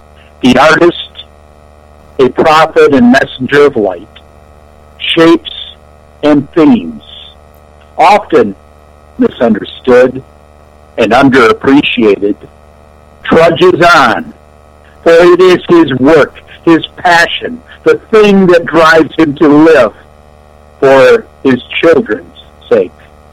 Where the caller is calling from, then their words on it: St. Petersburg, Florida, United States; I'm calling in from St. Petersburg, Florida this evening.